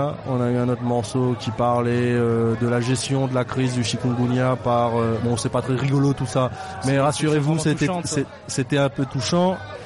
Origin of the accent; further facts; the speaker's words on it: Réunion, France; ben, en fait, on est quoi? Ben, on est réunionnais.